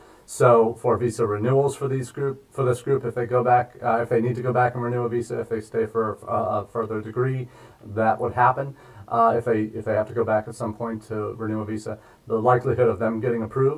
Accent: Missouri, United States; Those who know me well, I'm from Missouri

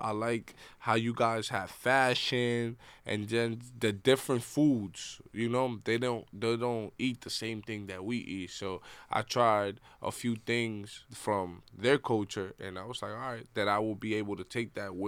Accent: Dominican Republic; I'm from the Dominican Republic.

